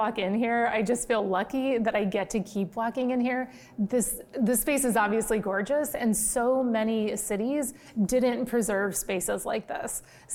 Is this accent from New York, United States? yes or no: no; Iowa, United States; Well, I grew up in Iowa.